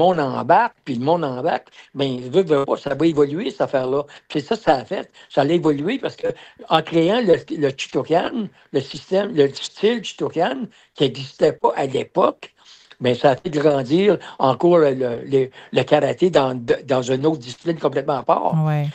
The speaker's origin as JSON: {"language": "French", "region": "Quebec", "country": "Canada", "said": "c'est pas parce que je suis un Québécois qu'on ne peut pas créer"}